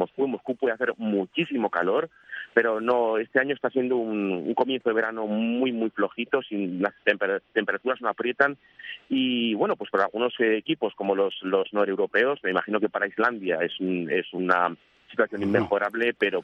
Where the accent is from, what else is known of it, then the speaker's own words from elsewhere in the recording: Spain; y yo como español, las noticias que llegan de la selección española